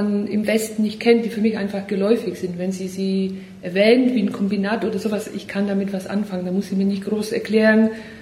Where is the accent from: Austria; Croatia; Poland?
Poland; Upper Silesia; Also geboren bin ich in Polen, in Oberschlesien. Dort bin ich auch aufgewachsen.